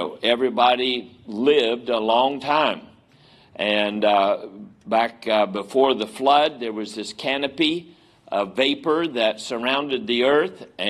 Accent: West Virginia, United States; I grew up down in West Virginia. My grandfather was a coal miner.

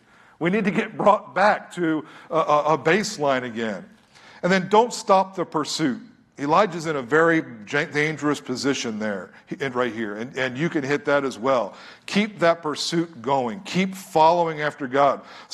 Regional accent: United States; In the Philippines, I'm such an American, was such an American.

